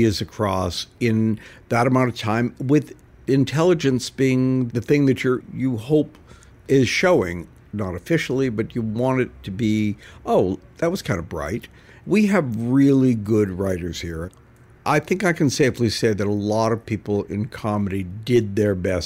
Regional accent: Canada; growing up in Canada

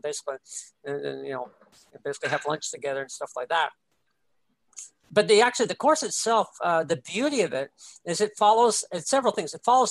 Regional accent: Canada; Not so much in my case, being Canadian

